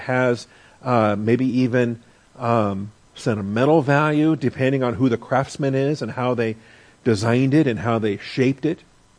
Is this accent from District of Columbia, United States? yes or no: no; Washington, United States; I grew up in Washington State. I mean, apples are my heritage, okay? Washington State's very proud of their apples.